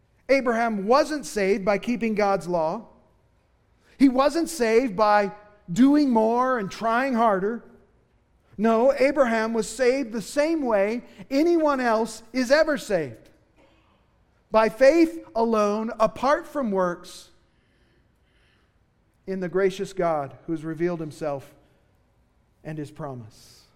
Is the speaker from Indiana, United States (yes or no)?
yes; Indiana, United States; Now, I'm from Indiana, and I say reckon all the time.